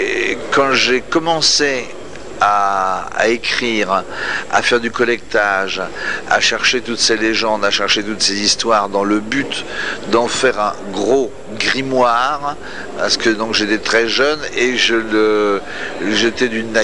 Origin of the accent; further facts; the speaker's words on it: Grand Est, France; born there; je suis né dans les Ardennes, donc dans une forêt légendaire.